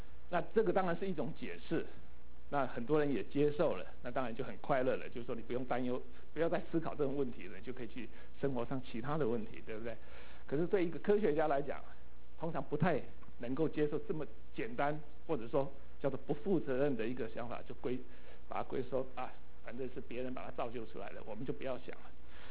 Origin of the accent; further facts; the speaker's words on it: Kaohsiung, Taiwan; moved away as an adult; 这个是我高雄，是我出生的地方。OK， 在18岁雄中毕业之后才离开高雄的。